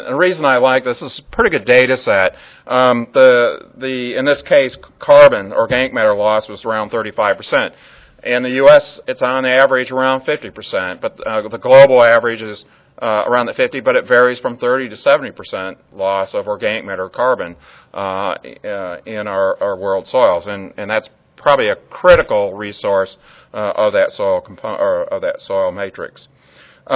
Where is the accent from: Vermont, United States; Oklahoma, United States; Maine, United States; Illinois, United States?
Illinois, United States; I grew up near Chicago. I would argue some of the best soil in the world.